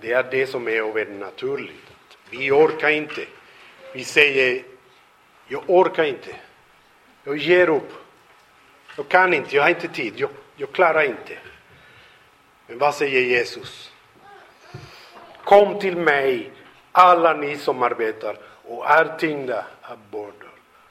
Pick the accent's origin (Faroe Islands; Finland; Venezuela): Venezuela; Swedish is a second language; now in Sweden; Hemma i Venezuela, jag bodde här i Sverige, det var 2002.